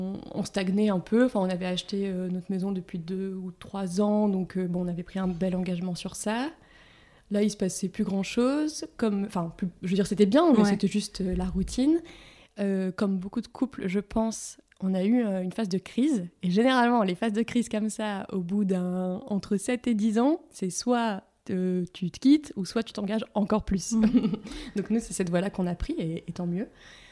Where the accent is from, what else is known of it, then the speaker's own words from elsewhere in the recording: Lille, Hauts-de-France, France; j'ai 31 ans, je suis lilloise, je suis maman de Billy qui a 9 mois, qui est une fille. Et je suis de formation juriste, mais reconvertie, et je suis en train d'ouvrir mon coffee shop à Lille, dans le Vieux-Lille.